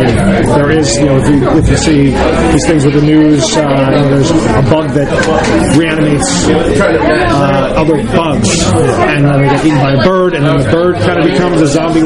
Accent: New York, United States; now in Philadelphia, United States; And I'm from New York, and we did a lot of like nightlife and parties in New York, but our company moved to Philly about 11, 12 years ago

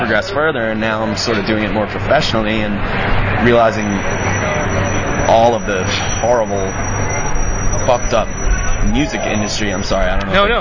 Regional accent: New Jersey, United States; I'm from New Jersey, I was playing in metal bands

